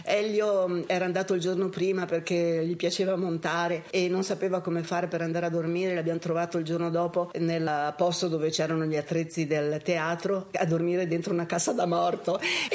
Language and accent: Italian; Verona, Veneto, Italy; Come Verona, io sono di Verona, eccetera, eccetera.